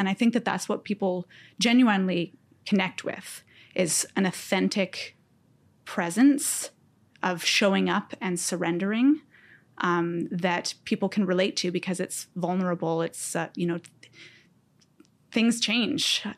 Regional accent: Nova Scotia, Canada; born there; also born or lived in Ontario / British Columbia; I was born in Nova Scotia.

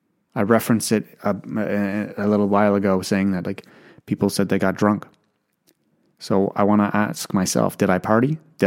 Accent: Ottawa, Ontario, Canada; You know, I grew up in Ottawa, which was a small town.

